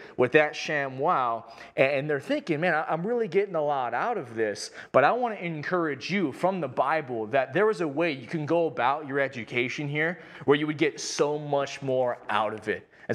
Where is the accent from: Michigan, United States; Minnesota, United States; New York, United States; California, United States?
California, United States; San Clemente; I grew up in San Clemente, and so my family, we would be avid car washers on the weekend.